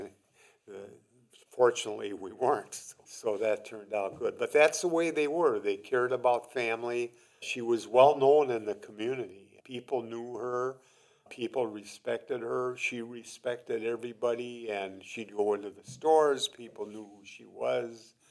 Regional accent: Winona, Minnesota, United States; Here I was from Winona, Minnesota. I rode down on a train down to Fort Leonard Wood, did all the stuff

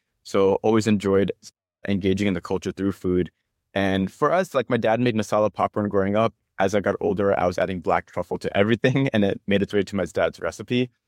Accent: United States; I grew up in America, but we have a lot of family back in India. So growing up and even today, we spend a lot of time between both countries.

